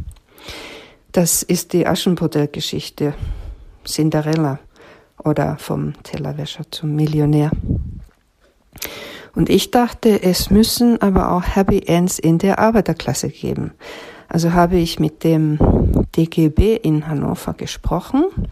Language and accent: German; Finland; born there; first language Finnish; German is a second language; Ich bin Autorin, Verlegerin und Schreibkursleiterin. Und ich bin gebürtige Finnin, also ist Deutsch nicht meine Muttersprache. Mittlerweile schreibe ich auf Deutsch.